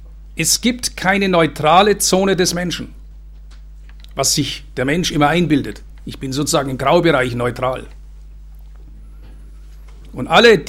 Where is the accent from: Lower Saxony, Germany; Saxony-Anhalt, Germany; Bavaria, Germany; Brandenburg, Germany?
Bavaria, Germany; born there; ich fühle mich immer noch als gebürtiger Bayern